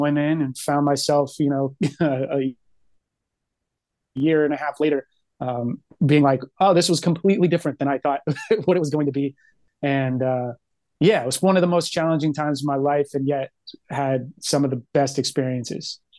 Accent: Dallas, Texas, United States; so I'm from Texas originally, Dallas.

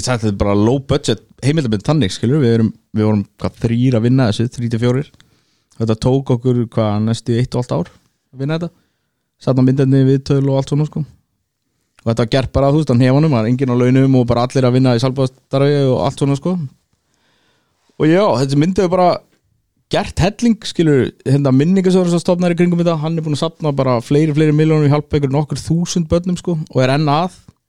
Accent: Keflavík, Southern Peninsula, Iceland; skilur ég náttúrulega eldst upp í Keflavík, þannig að maður man alltaf eftir þessu

